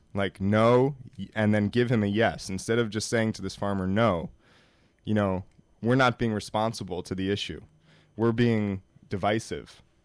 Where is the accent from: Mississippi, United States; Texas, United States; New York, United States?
New York, United States; And, you know, I'm from New York, so I really feel more strongly about the issue locally here about fracking.